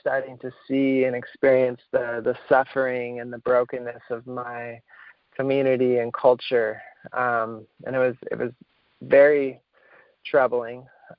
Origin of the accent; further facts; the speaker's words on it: Washington, D.C. area, United States; I grew up in the Washington, D.C. suburbs, and in my teenage years, I started to wake up.